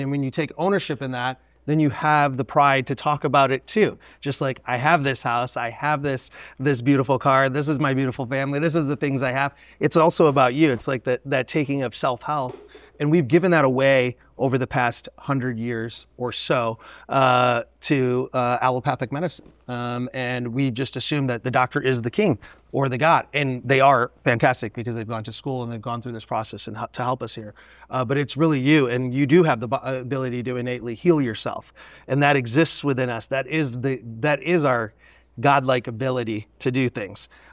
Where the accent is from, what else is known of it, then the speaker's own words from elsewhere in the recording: Cleveland, Ohio, United States; I'm from Ohio. I was born and raised in Cleveland.